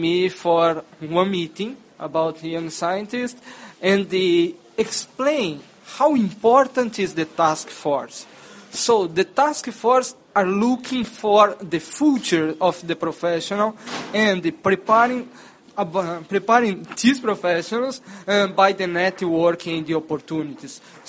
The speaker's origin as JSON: {"language": "English", "country": "Brazil", "said": "So I'm from Brazil."}